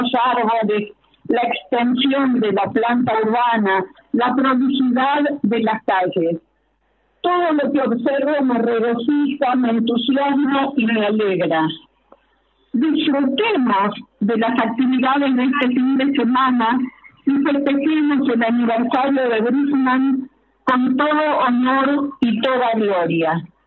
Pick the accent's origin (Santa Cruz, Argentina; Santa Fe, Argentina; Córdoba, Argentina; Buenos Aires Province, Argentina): Córdoba, Argentina; Morteros; Desde muy pequeña conocí Brickman porque nací en Morteros, soy cordobesa.